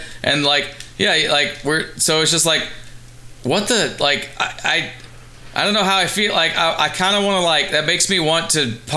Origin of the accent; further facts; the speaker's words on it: Indiana, United States; Because I was thinking, like, we're from Indiana, so I was thinking racing, like Daytona.